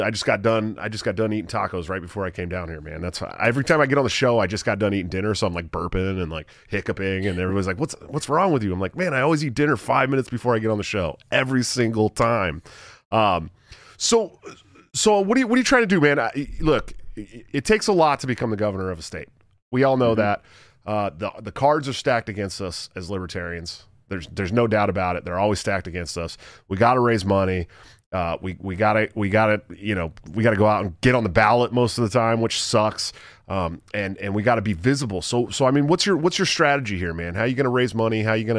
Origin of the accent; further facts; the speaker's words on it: California, United States; And I've had lobster, you know, I'm from California. So it's like we have lobster too, but it's nothing like the East Coast lobster.